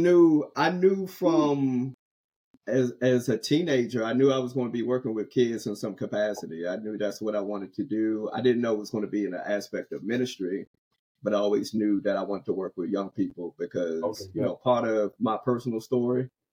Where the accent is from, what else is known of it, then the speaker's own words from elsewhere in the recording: Washington, D.C. metro area, United States; I'm from the D.C. metro area, which we affectionately call the DMV, which is inclusive of Washington, D.C., Northern Virginia, and Maryland.